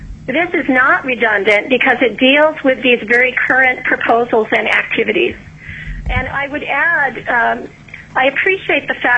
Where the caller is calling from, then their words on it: Ketchikan, Alaska, United States; I'm calling in from Ketchikan.